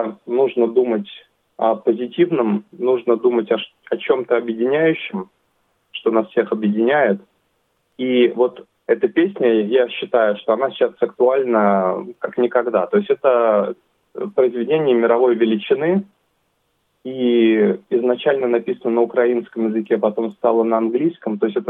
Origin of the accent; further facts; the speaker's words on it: Russia; Я сам из России. Моя жена, она украинка. То есть у нас такая смешанная русско-украинская семья.